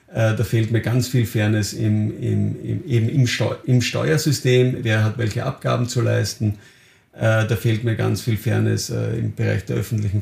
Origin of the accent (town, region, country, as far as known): Austria